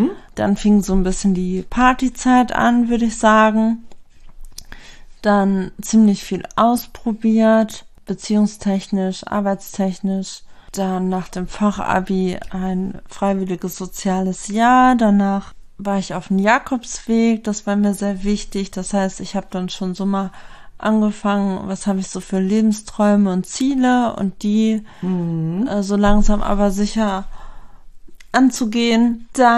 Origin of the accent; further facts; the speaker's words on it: Lemgo, North Rhine-Westphalia, Germany; Also ich bin hier aufgewachsen, in Lemgo geboren, Kindergarten gegangen, habe einen Bruder bekommen, als ich 2 war.